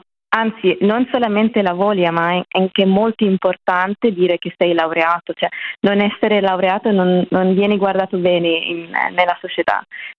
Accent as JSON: {"language": "Italian", "town": "Gaza", "region": "Gaza Strip", "country": "Palestine", "tie": "born or raised there", "second_language": "Italian", "moved": "as an adult", "lives_now": "Italy", "said": "sono nata e cresciuta a Gaza nel 2001, quindi ne ho oggi 24 anni."}